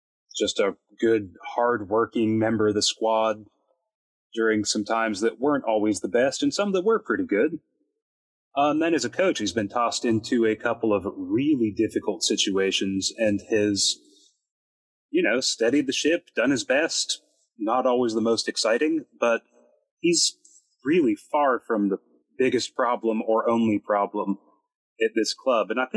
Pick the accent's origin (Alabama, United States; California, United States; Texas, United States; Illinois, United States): Texas, United States; You know, as a Texan, it tastes like foreign exotic climes.